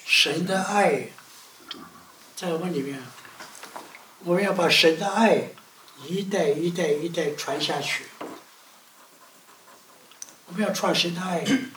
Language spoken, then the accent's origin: Chinese; Taiwan; 我们台湾人叫幼稚园，你们大陆叫幼儿园